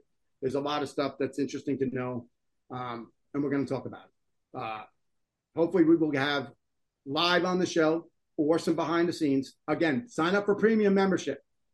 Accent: New Jersey, United States; Now, here it is. I'm from Jersey. Everybody knows a guy.

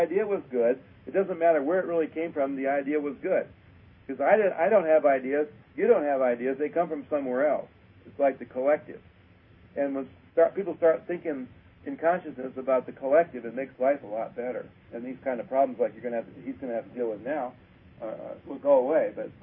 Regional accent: Michigan, United States; Yeah, well, I'm from Michigan, gold blue.

